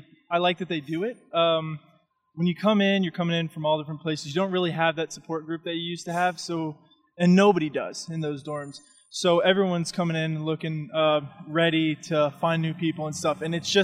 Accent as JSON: {"language": "English", "town": "Cleveland", "region": "Tennessee", "country": "United States", "said": "Cleveland, Tennessee."}